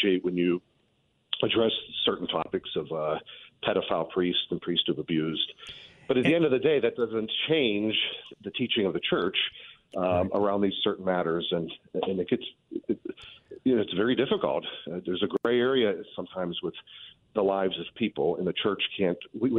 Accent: Pittsburgh, Pennsylvania, United States; I'm from Pittsburgh, but down here as well

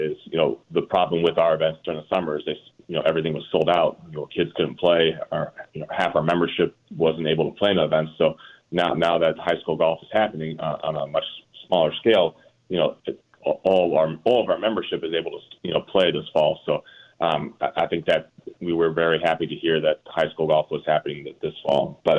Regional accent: Illinois, United States; born or raised there

